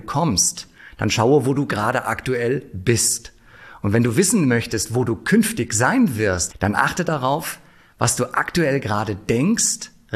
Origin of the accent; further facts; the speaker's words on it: Frankfurt, Hesse, Germany; Ich bin gebürtiger Frankfurter